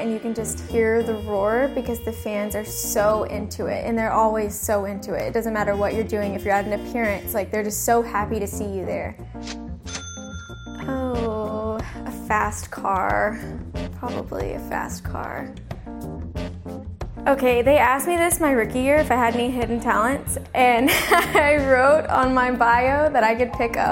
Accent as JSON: {"language": "English", "town": "Highlands", "region": "Texas", "country": "United States", "said": "I'm 20 years old, and I'm from Highlands, Texas."}